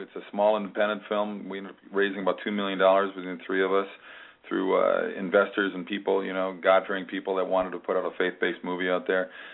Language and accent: English; Minnesota, United States; I've been through it all the years I grew up in Minnesota